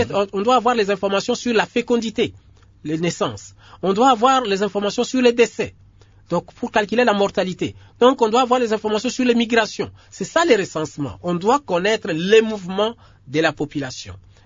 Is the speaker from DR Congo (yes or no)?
yes; DR Congo; moi aussi je suis Congolais